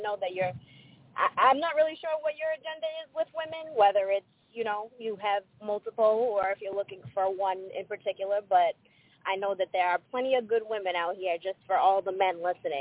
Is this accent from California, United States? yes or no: no; Massachusetts, United States; I'm from Massachusetts.